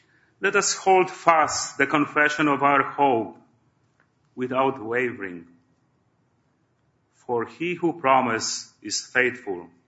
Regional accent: Poland; When I was growing up in Poland, I was rather a shy and sensitive young man

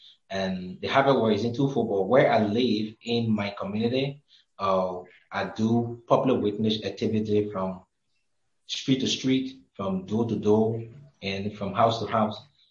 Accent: Liberia; from Liberia.

